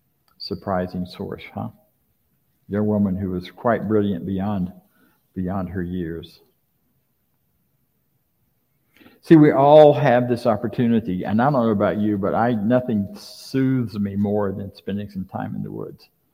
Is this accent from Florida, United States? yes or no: yes; Florida, United States; I grew up in Florida and there was without air conditioning, so it would get really hot in the summertime.